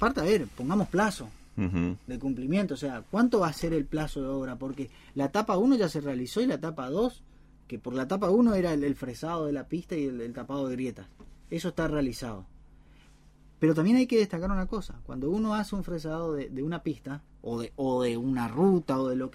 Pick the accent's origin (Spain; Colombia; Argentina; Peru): Argentina; Yo, como argentino